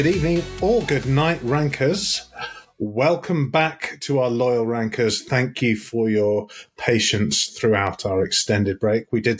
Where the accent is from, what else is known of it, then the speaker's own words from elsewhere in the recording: United Kingdom; Yeah, because we're British.